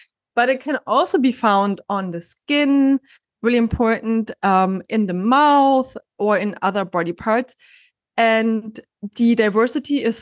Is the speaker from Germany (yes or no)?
yes; Germany; English is a second language; now in Miami, United States; I studied fitness and wellness management back in Germany. I'm originally from Germany. I live in Miami.